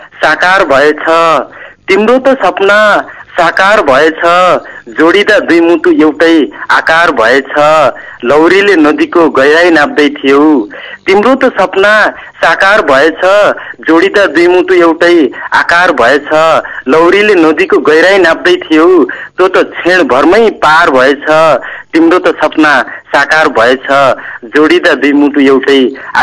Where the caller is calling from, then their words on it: Surkhet, Karnali Province, Nepal; हजुर म सुर्खेतदेखि